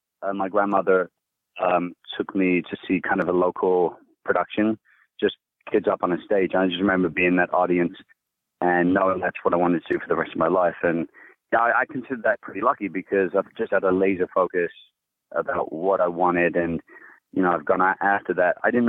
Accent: England, United Kingdom; now in United States; Yeah, I'm from England, but I spent the last 13 years in California.

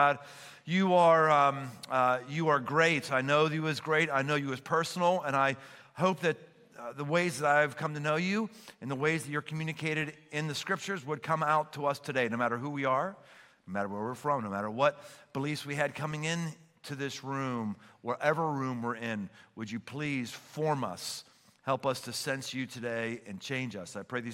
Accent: Pittsburgh, Pennsylvania, United States; moved away as an adult; now in Cincinnati, United States; I've said before that I came from Pittsburgh to help start Crossroads here in Cincinnati.

